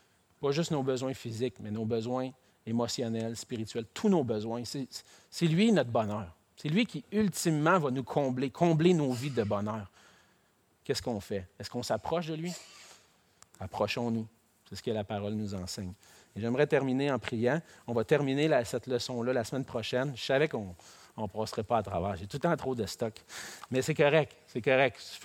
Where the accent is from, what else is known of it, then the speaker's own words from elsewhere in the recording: Quebec City, Quebec, Canada; moved away as an adult; now in Montreal, Canada; j'ai grandi à Québec, dans l'église